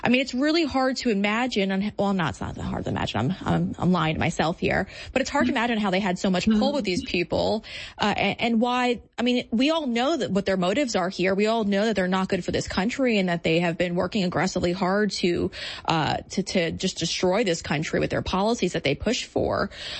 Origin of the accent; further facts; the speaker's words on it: New York City, New York, United States; because as a Muslim preacher in New York City, and as a New Yorker, I don't think I've ever seen anything like this